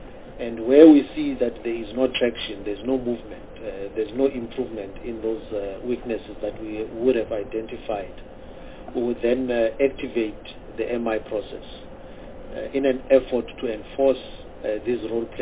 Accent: Eastern Cape, South Africa; And by the way, I'm also from the Eastern Cape

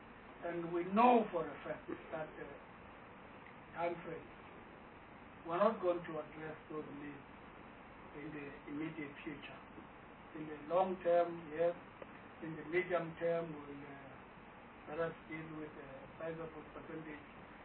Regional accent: Eastern Cape, South Africa; You see, because I come from the Eastern Cape

